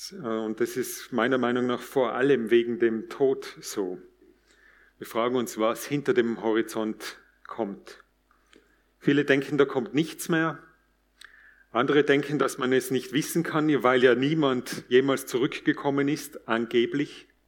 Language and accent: German; Tyrol, Austria; now in Weißkirchen, Austria; Ich stamme ursprünglich aus Tirol, aus einem ganz kleinen Bergdorf. Später habe ich dann in Innsbruck und in London Philosophie und Linguistik studiert. Und jetzt wohne ich mit meiner Familie in der Nähe, da in Weißkirchen